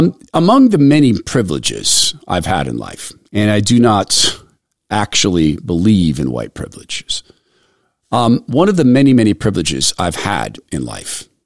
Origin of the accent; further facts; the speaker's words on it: Spokane, Washington, United States; And I grew up in Spokane, Washington, and I had to ask my mom, why does she talk that way?